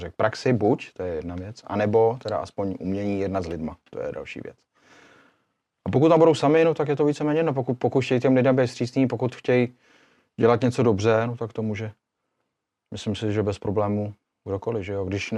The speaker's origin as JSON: {"language": "Czech", "town": "Ústí nad Labem", "region": "Ústí nad Labem Region", "country": "Czechia", "tie": "born or raised there", "also_born_or_lived": "Chabařovice", "said": "jsem se narodil na Skřivánek vlastně úplně, jako to první, to, ten první rok jsem byl na Skřivánku. Pak teda Chabařovice a pak od 3. třídy, zase to znamená, kolik to je, 3. třída, 10 let třeba, 9 let, tak to zase bylo tady Ústí už pak, Střekov."}